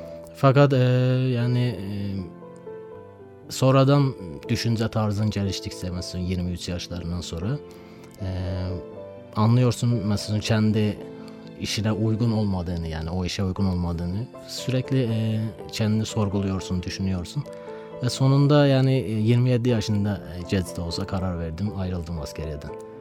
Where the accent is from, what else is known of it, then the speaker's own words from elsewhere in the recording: Nakhchivan, Azerbaijan; Azerbaycan'da Nahçıvan doğumluyum. Nahçıvan şehrinde doğdum. Yani ilk okulu ve harp lisesi okudum Nahçıvan'da.